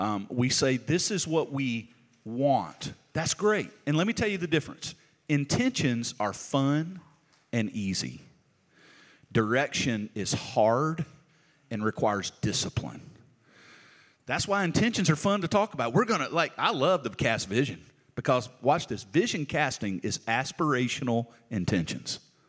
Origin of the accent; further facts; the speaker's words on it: Alabama, United States; So I'm from South Alabama. That's south, okay? Way south. As south as you can get, because if you walk far from my house, you go into the Gulf of Mexico, okay?